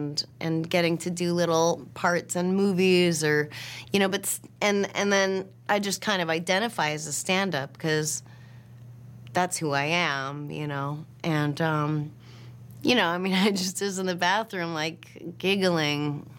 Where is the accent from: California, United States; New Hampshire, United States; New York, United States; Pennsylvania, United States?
New Hampshire, United States; Yeah, well, I knew that I was funny, and because it's how I got through the day growing up in New Hampshire.